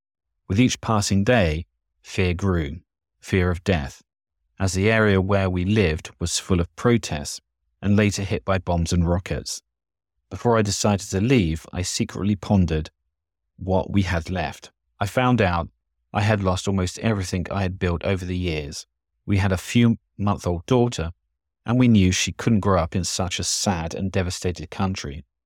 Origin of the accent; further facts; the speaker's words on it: Lebanon; moved away as an adult; now in Syria; We met in Damascus, where I came from Lebanon for work.